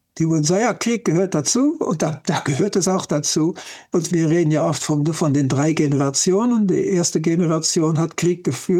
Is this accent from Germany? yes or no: no; Netherlands; German is a second language; Ich bin ja Holländer